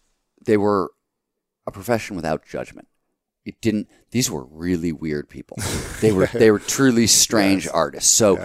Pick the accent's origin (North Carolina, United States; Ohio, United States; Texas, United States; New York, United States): Ohio, United States; Cleveland; So when I was growing up in Cleveland, the magic store was Pandora's Box. It was in Richmond Mall in Mayfield, Ohio.